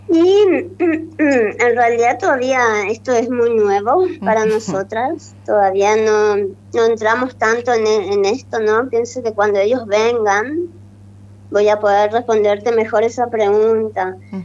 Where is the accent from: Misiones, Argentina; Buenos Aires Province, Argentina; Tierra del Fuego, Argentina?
Misiones, Argentina; Posadas; also born or lived in Paraguay; Yo, por ejemplo, soy de Argentina, soy acá de Posadas, soy yo, mi familia es acá.